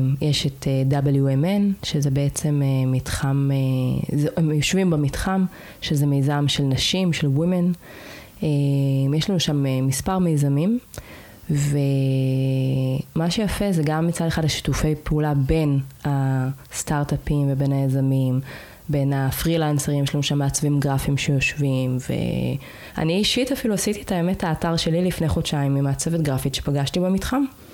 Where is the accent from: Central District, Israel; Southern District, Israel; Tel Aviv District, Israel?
Tel Aviv District, Israel; Jaffa; כי אני לא מכירה את רמת גן, אני מיפו.